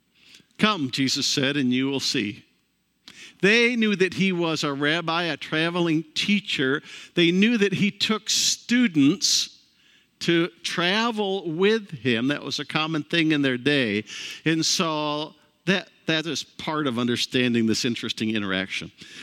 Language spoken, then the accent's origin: English; New York, United States; People say … where did you grow up? And I don't even name the town because it's so small. I say, near Batavia, between Rochester and Buffalo.